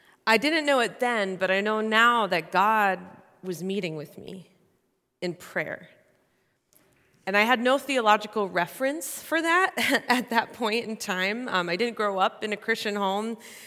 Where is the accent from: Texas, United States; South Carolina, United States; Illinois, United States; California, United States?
Illinois, United States; Richland Park; this is a picture of a tree in the backyard that I grew up in Richland Park, Illinois.